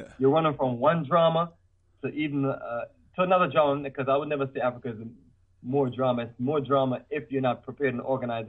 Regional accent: Jamaica; I'm from Jamaica, and every once in a while I go back and check out certain beautiful parts of Jamaica

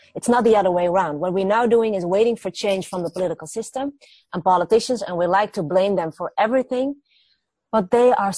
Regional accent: Netherlands; English is a second language; I came from the Netherlands and I know politics in the Netherlands

